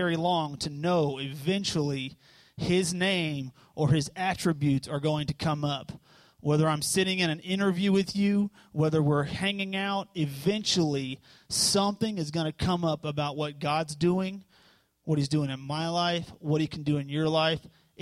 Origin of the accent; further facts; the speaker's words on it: Elizabethtown, Kentucky, United States; I'm originally from Elizabethtown, Kentucky.